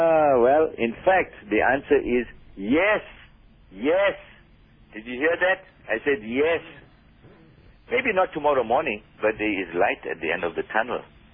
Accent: Port Shepstone, KwaZulu-Natal, South Africa; An old man from Paddock, about 40 miles from my hometown, Port Shepstone, wanted a loan for 1,000 rands.

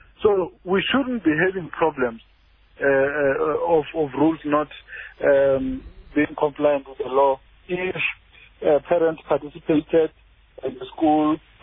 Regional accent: South Africa; Because as much as we are all South African, we have cultural differences, we have traditional things that we want to do.

